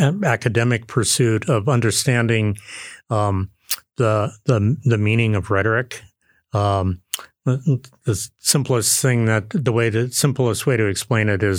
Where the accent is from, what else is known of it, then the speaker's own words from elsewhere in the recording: Oregon, United States; also born or lived in Orono, Maine; It was a small town. It was near Eugene, but I lived outside of Eugene.